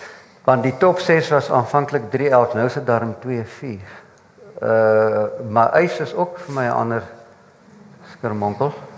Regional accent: Mpumalanga, South Africa; So jy weet, ek kom van Mpumalanga af, qua ja.

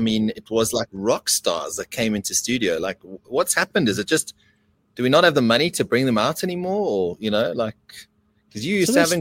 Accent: Durban, KwaZulu-Natal, South Africa; No, man, Durban will turn up. It's my hometown.

